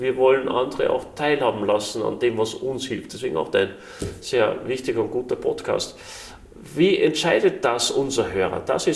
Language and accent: German; Salzburg, Austria; Ich war damals oben am Geisberg, da bei uns in Salzburg